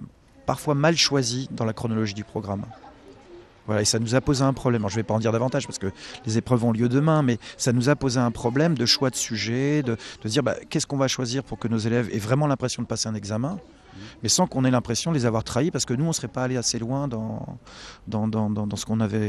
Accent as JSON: {"language": "French", "town": "Saint-Quentin", "region": "Hauts-de-France", "country": "France", "said": "moi, je viens de Saint-Quentin, dans l'Aisne."}